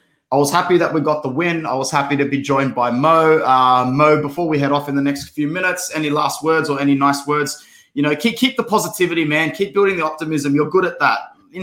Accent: Sydney, New South Wales, Australia; I'm from Sydney, Australia, Southwest Sydney.

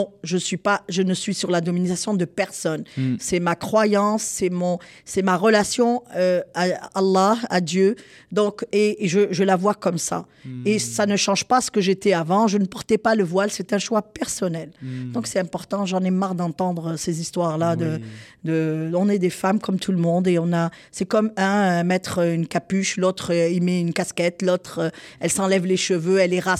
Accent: Algeria; je suis originaire de l'Algérie.

